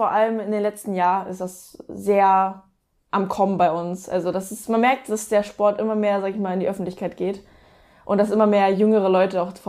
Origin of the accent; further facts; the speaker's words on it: Northern Germany, Germany; now in Stuttgart, Germany; komme ich aus Nähe Stuttgart. Ursprünglich aus dem Norden, aus Richtung Hamburg, Lübeck. Bin dann für meinen Freund, den Martin Hahn, runtergezogen